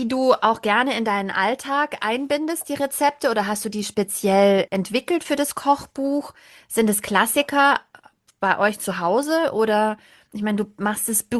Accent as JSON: {"language": "German", "region": "Bavaria", "country": "Germany", "tie": "born there", "said": "gebürtige Bayerin."}